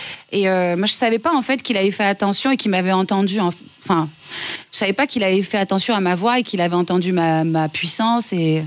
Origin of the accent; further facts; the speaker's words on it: south of France, France; je viens du Sud et par tous les chemins, j'y reviens. Pour moi, c'était la chose, j'y croyais réellement. Et d'ailleurs, c'est ce qui m'est arrivé, je suis retournée dans le Sud.